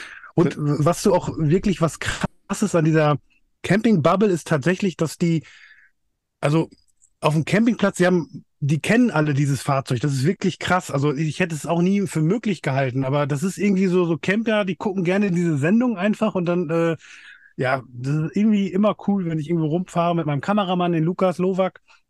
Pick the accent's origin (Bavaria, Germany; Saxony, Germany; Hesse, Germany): Hesse, Germany; ich komme aus der Nähe von Frankfurt, in so einem kleinen Ort